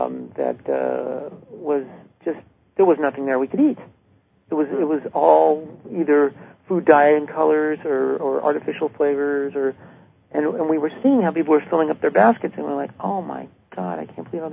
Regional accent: California, United States; My wife and I, we're not cold weather people. We're from Southern California originally.

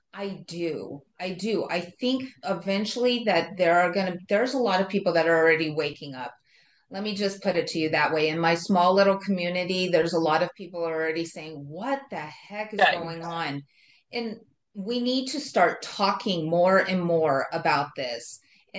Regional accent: California, United States; now in Colorado, United States; not to say anybody bad from California, because I'm from California too, long time ago.

